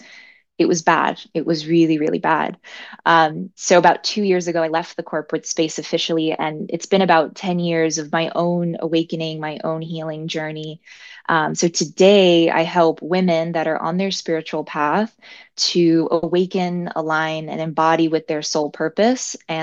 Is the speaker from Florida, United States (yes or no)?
yes; Miami, Florida, United States; now in New Jersey, United States; So I'm originally from Miami, Florida. My family is Cuban Brazilian by background. I today live in New Jersey.